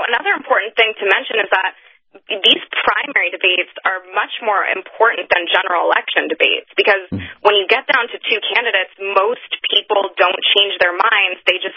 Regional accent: California, United States; I'm from California. I've watched Kamala Harris rise.

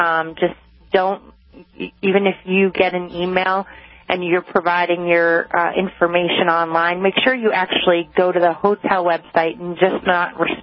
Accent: Boston, Massachusetts, United States; I'm a Bostonian, so I know these tickets are very difficult to get

